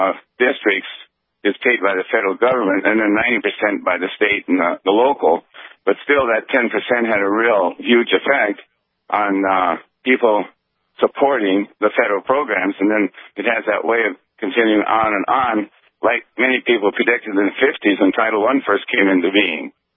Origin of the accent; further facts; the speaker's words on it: North Dakota, United States; And I was born in North Dakota, raised in North Dakota, and I ended up teaching school in North Dakota for many years.